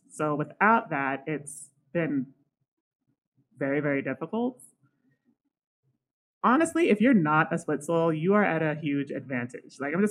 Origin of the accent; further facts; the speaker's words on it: United States; And, you know, I'm from the United States. I know that we love our guns.